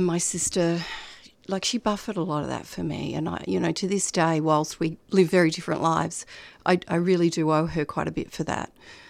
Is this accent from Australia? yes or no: yes; Melbourne, Victoria, Australia; born or raised there; also born or lived in Sydney